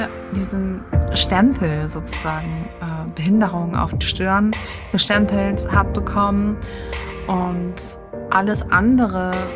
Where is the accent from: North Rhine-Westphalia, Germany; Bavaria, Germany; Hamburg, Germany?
North Rhine-Westphalia, Germany; Düsseldorf; now in Berlin, Germany; Ich bin in Düsseldorf geboren und aufgewachsen. Ich bin sozusagen die typische rheinische Frohnatur, die jetzt in Berlin lebt seit 12 Jahren.